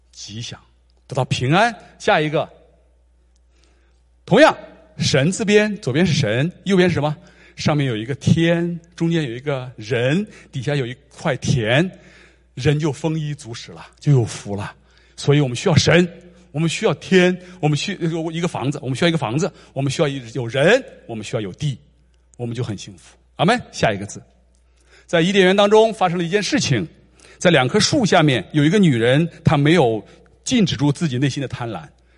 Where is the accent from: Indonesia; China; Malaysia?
China; now in North America; 我们去一趟，我们从中国来趟北美洲得坐飞机